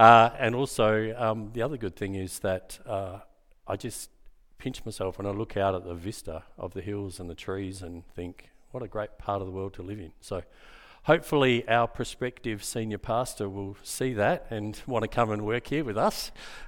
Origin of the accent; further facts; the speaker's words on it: Hamilton Hill, Western Australia, Australia; now in Darlington, Australia; Loving living in the hills. I'm a Fremantle boy. I grew up in Hamilton Hill, and the last, I don't know, 12, 13 years, been living in Darlington.